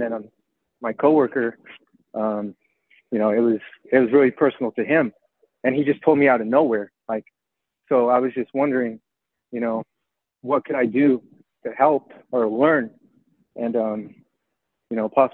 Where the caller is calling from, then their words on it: Hayward, California, United States; I'm calling from Hayward, California.